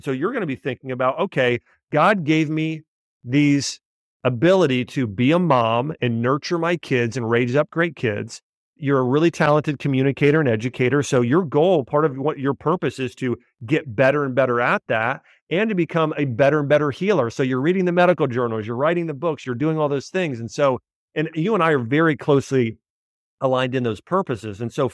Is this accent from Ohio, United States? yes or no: yes; Ohio, United States; so I grew up in Ohio.